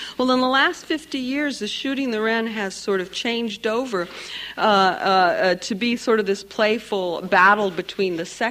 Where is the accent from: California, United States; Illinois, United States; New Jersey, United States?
California, United States; Santa Barbara; I come from the Chumash Nation in Santa Barbara, in California